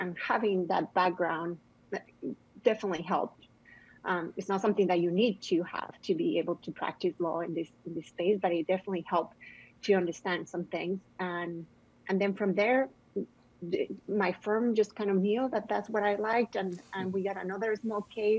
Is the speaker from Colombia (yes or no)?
yes; Colombia; English is a second language; moved away as an adult; now in United States; I was born and raised in Colombia, and I did my undergrad there.